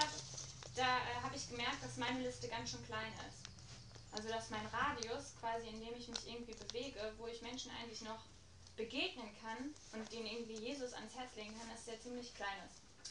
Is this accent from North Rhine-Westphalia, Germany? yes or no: yes; Nierenhof, North Rhine-Westphalia, Germany; weil Nierenhof ist für mich wirklich meine Heimat, also meine Wurzel ist